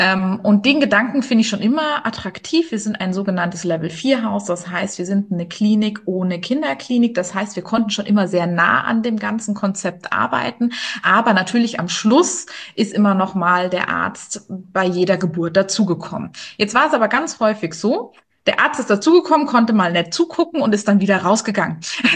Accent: Bavaria, Germany; now in Kirchheimbolanden, Germany; ich bin ja kein richtiger Pfälzer. Das ist tatsächlich so, ich komme aus dem schönen Bayern. Unterfranken ganz genau

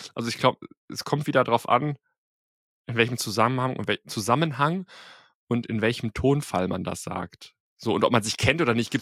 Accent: Germany; ich bin Deutsch, ich habe deutschen Pass.

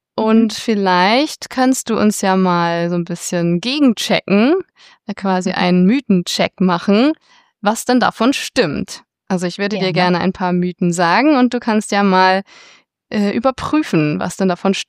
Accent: Hamburg, Germany; ich persönlich, ich bin in Hamburg groß geworden.

